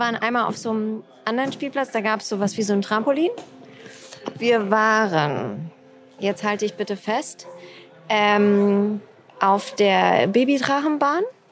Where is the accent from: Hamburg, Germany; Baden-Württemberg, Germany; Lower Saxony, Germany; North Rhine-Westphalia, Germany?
North Rhine-Westphalia, Germany; Siegen; ich komme ja auch aus Siegen, 2-mal im Jahr gab es eine Woche Kirmes, das Größte.